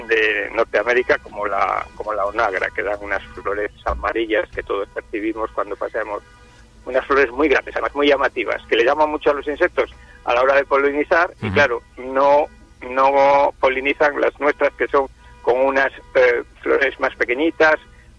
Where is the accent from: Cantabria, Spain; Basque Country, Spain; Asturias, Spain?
Cantabria, Spain; Laredo; somos de Laredo